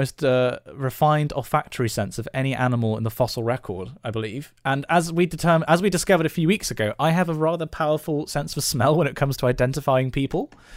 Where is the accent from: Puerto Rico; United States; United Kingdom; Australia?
United Kingdom; I'm British Ghanaian, so I speak more than one language.